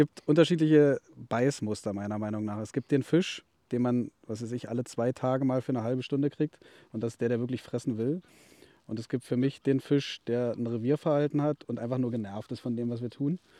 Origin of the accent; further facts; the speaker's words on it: Spremberg, Brandenburg, Germany; moved away as an adult; also born or lived in Cottbus / Bremen; now in Saxony-Anhalt, Germany; Ich bin geboren in Cottbus. Bin da quasi in Spremberg in der Nähe aufgewachsen. Und dann hat es mich mit 20 Jahren dann irgendwann verschlagen, des Berufes wegen. Und dann bin ich erst nach Bremen und jetzt Wahlsachsen-Anhaltiner.